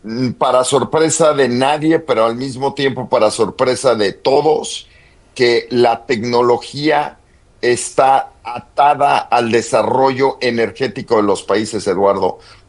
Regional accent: Mexico; Para mí, digo, como mexicano, había poca representación de mexicanos.

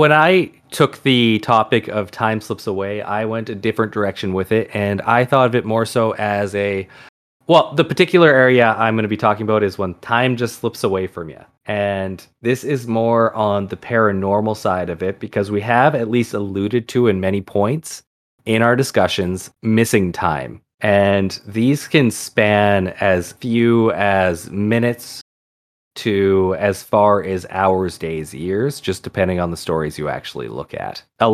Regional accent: England, United Kingdom; That and, you know, we're English, so that's where most of the stories come from.

